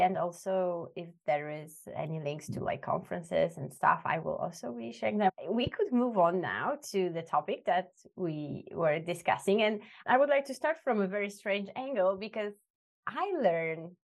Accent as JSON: {"language": "English", "country": "Poland", "said": "There are countries like I'm from Poland and we like to be a boss or a director."}